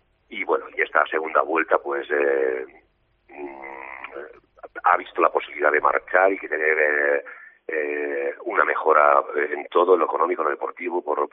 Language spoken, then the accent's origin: Spanish; Tortosa, Catalonia, Spain; Sí, estuve en Tortosa, de donde soy.